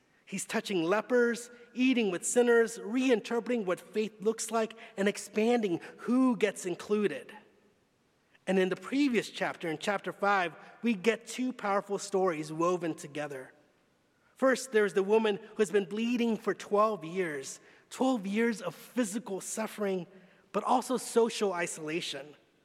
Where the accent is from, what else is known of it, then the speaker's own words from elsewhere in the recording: Long Beach, California, United States; I grew up in Long Beach, California, and I'm sure there are more celebrities from the LBC